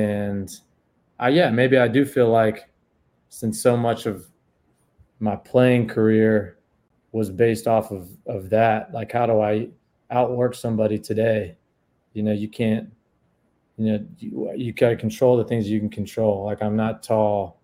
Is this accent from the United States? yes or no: yes; Chapel Hill, North Carolina, United States; and I'm growing up in Chapel Hill, you go to community center, man, I didn't get picked up.